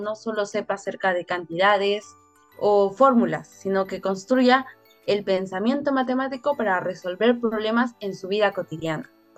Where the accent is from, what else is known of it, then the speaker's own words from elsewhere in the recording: Peru; Además de que en mi país, en el Perú, el pensamiento matemático está enfocado en lo que es la resolución de problemas.